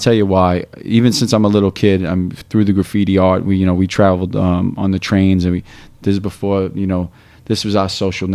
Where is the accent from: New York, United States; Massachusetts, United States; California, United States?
New York, United States; doing what inspires me is my neighborhood, you know, growing up in Brooklyn.